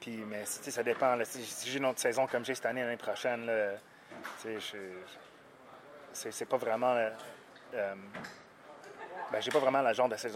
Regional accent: Canada; Puis en plus, je suis Canadien, fait que c'est vraiment le fun.

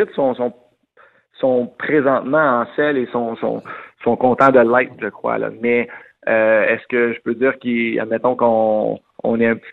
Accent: Saint-Bruno, Quebec, Canada; t'as 15 ans, tu quittes le lit familial, là, parce que j'étais en pension, je venais de Saint-Bruno et j'allais à Saint-Hyacinthe à l'école.

